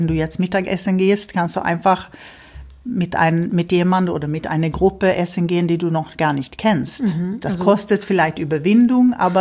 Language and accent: German; Sweden; Nein, wir kommen alle aus Schweden